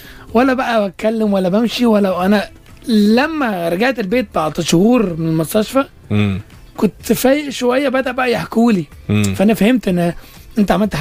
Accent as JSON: {"language": "Arabic", "country": "Saudi Arabia", "tie": "born or raised there", "said": "كنت انا اتولدت وعشت في السعوديه اصلا طول عمري في السعوديه"}